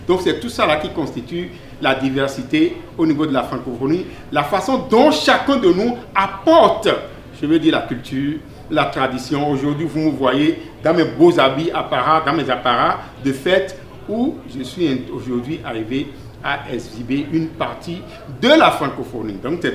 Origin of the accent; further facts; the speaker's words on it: Canada; Je suis un Canadien d'origine béninoise.